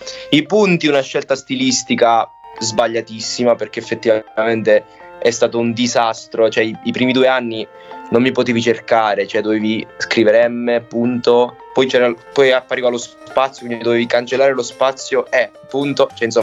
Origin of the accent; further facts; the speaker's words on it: Grassano, Basilicata, Italy; born there; io sono nato in Basilicata, come hai detto, a Grassano, che è comunque un piccolissimo paese vicino Matera, contiamo più o meno 4.000 abitanti. Quando sono tutti via per scuole, università e lavoro arriviamo anche a 3.000, quindi comunque una realtà molto piccola dove ho le radici.